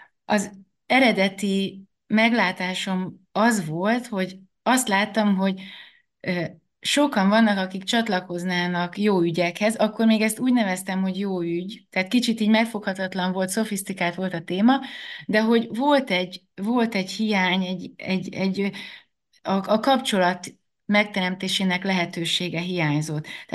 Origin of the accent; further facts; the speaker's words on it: Kecskemét, Bács-Kiskun, Hungary; now in Budapest, Hungary; Én Kecskeméten nőttem föl, aztán Budapestre kerültem